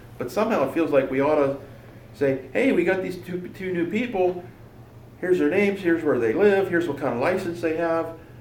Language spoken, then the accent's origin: English; New York, United States; But there's a Keystone VHF club down in where I grew up down in New York